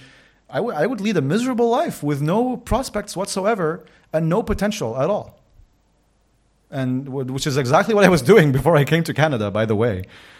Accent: Lebanon; You know, I come from Lebanon. I was born the month the civil war ended that destroyed, like, the country

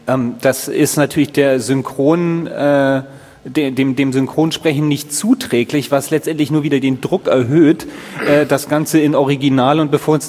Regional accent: Hamburg, Germany; hallo, Naron, ich komme aus Hamburg.

